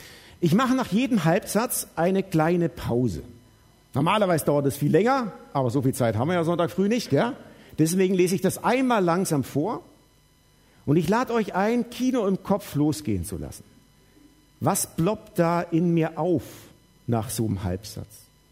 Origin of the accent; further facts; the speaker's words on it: Baden-Württemberg, Germany; Ihr müsst wissen, ich bin Schwabe, gell?